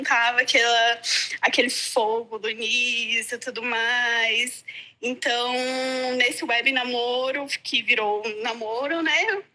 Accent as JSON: {"language": "Portuguese", "region": "São Paulo", "country": "Brazil", "also_born_or_lived": "Fortaleza", "said": "Eu sou do interior de São Paulo, mas eu sou natural de Fortaleza."}